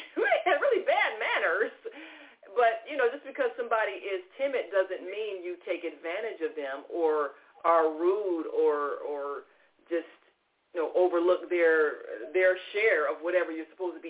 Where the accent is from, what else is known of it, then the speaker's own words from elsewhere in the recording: New Orleans, Louisiana, United States; I was from New Orleans.